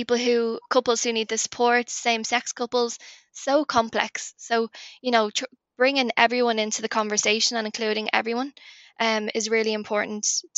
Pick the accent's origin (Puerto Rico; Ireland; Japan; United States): Ireland; And I think as Irish people, we never pry.